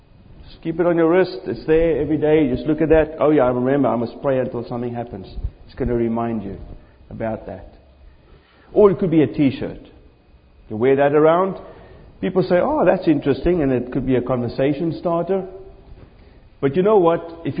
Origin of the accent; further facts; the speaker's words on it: South Africa; When I was a young boy growing up in South Africa in the 1970s